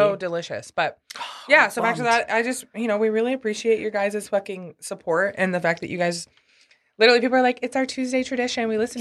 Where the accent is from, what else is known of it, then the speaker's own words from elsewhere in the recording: Granite City, Illinois, United States; most of them are from my hometown, Granite City. Shout out to Granite City.